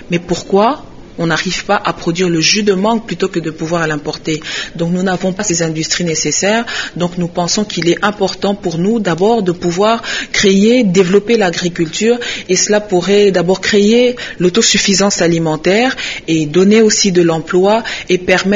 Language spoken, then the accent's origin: French; DR Congo; Et nous, en tant que Congolais, nous avons estimé qu'il était important que nous puissions apporter aussi notre pierre dans l'édifice national.